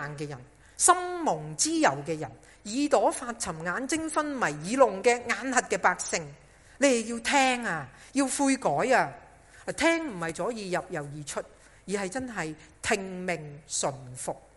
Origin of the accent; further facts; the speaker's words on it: Hong Kong; 对于我们香港人来说，我们真的又等不到的嘛